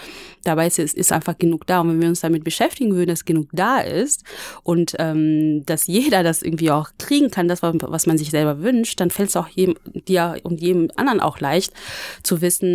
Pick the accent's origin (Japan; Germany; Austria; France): Germany; Wanne-Eickel, North Rhine-Westphalia; Ich komme zum Beispiel aus Wanne-Eickel.